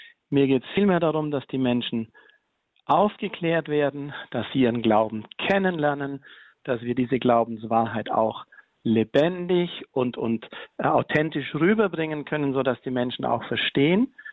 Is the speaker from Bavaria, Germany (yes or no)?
yes; Grünenbach, Bavaria, Germany; Ich komme aus Grünenbach, das ist gar nicht weit weg aus von Isny.